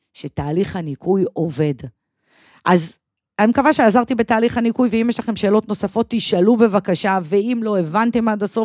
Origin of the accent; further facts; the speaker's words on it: Tel Aviv, Tel Aviv District, Israel; נולדתי בתל אביב, וגם גדלתי ועד היום אני בתל אביב, למשפחה חילונית לחלוטין